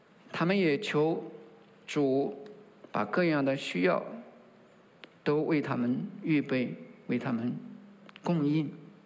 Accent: China; 我们中国人在遭遇不公的时候，通常都会像屈原那样发出天问

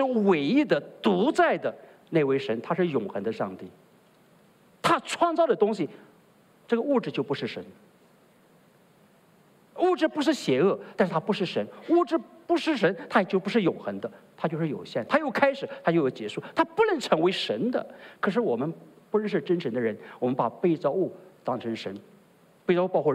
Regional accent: China; 你知道我们中国人呢，我是中国人，我在敢讲中国人

